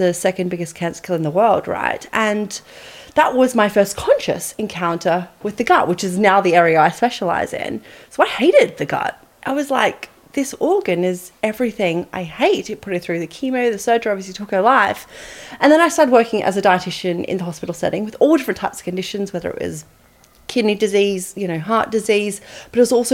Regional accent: Australia; accent: bogan; I'm Australian. I feel like I need to declare that because my accent is, yeah, slightly bogan. So I grew up in Australia on a farm, right?

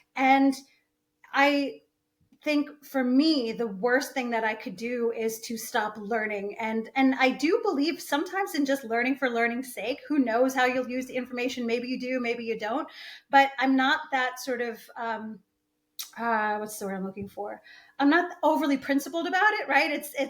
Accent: United States; I'm very American, but I'm also traditional in some ways.

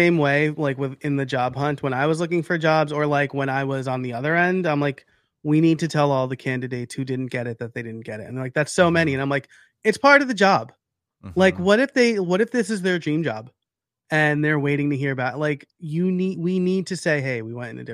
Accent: New York, United States; I'm like a New Yorker and I'm just like, everyone's out to screw you.

